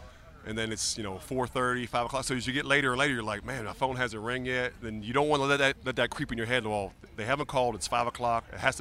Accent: Pittsburgh, Pennsylvania, United States; I grew up in Pittsburgh as a big Steeler fan, obviously.

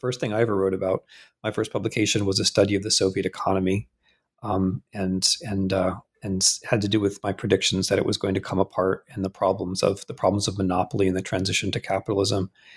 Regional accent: Midwest, United States; I was basically propelled from the Midwest into Eastern Europe.

